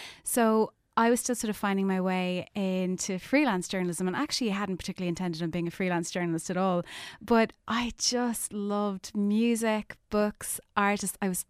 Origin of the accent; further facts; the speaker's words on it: Skibbereen, County Cork, Ireland; Connolly's of Leppe was the only venue near my hometown of Skibbereen that really would have had the indie artists that I particularly wanted to see. So we'd hitchhiked to see … when I was in my teens.